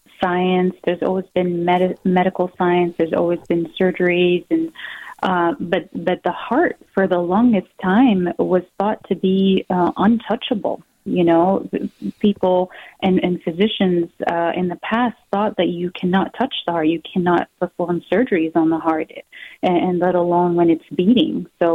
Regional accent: Jordan; English is a second language; moved away as an adult; now in United States; I grew up in Jordan, and I went to school there

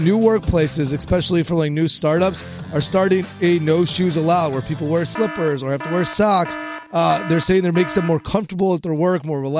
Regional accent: Illinois, United States; We grew up in the Chicagoland area.

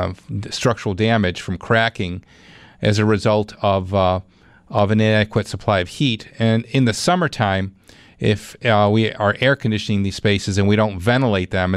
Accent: Clarence, New York, United States; Let's go to Clarence. That's my hometown.

